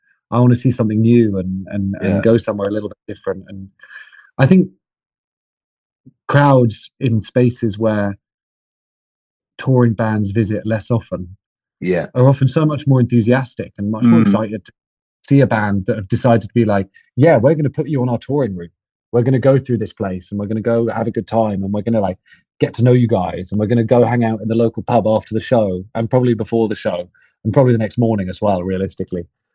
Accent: South East England, United Kingdom; I grew up in Kent, where I grew up in a town where there isn't a music venue really.

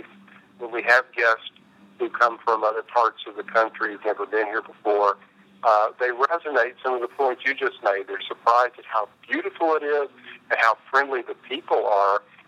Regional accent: Arkansas, United States; Well, yeah, I grew up in Arkansas, and it's always been home for me.

